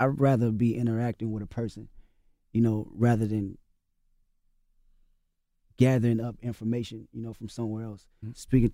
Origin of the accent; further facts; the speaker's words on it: West Coast, United States; I'm actually from the West Coast and the aggression that we have in our music, I can't run from that.